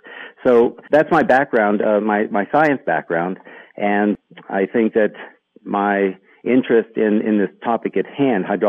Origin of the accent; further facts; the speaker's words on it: Bethany, West Virginia, United States; And I was also lucky to have a small institute, a college, Bethany College, in my hometown of Bethany, West Virginia